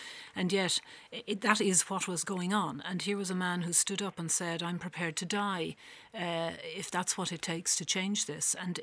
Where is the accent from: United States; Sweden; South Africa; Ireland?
Ireland; most of us growing up in Ireland would have been aware of apartheid.